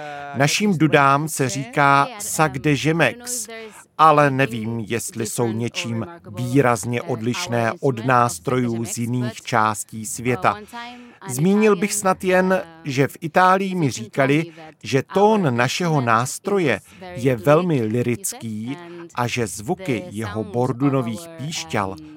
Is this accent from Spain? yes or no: yes; Spain; Czech is a second language; U nás ve Španělsku jsou známé především galicijské dudy.